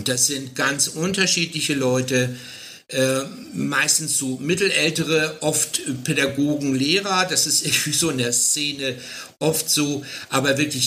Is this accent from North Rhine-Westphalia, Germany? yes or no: yes; North Rhine-Westphalia, Germany; Also ich selber stamme nicht von hier. Ich komme eigentlich aus der Ecke von Dortmund, wie man bei uns sagt. Und bin dann hier beruflich gelandet.